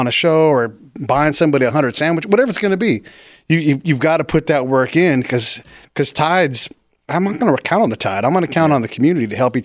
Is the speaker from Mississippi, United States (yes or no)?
no; California, United States; also born or lived in Florida / Illinois; California.